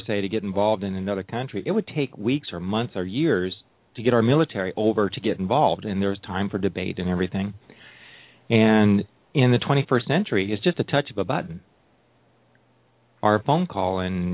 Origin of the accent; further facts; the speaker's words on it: Ontario, Oregon, United States; Well, when I was growing up in Ontario, Oregon, you had to be 18 to buy super glue.